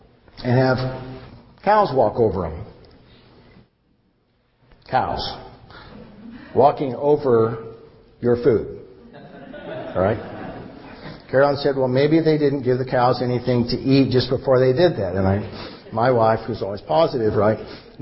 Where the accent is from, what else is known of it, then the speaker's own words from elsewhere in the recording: Kansas, United States; This is barley, and I know that because I'm from Kansas and because it says barley right here.